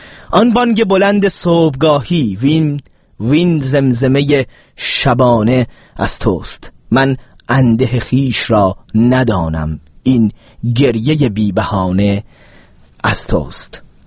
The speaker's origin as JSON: {"language": "Persian", "town": "Tehran", "region": "Tehran Province", "country": "Iran", "tie": "born or raised there", "said": "تقدیم به شهر خودم تهران"}